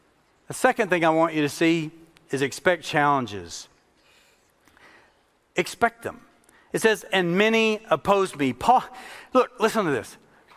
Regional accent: Kentucky, United States; I went to college. I'm from Kentucky. And I went to college, though, in Tennessee

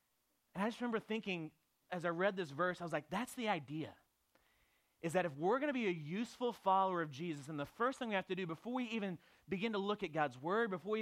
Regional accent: Abilene, Texas, United States; I grew up in Abilene, Texas. And I came down here and fell in love with a girl that was leading a trip that I came on and moved here

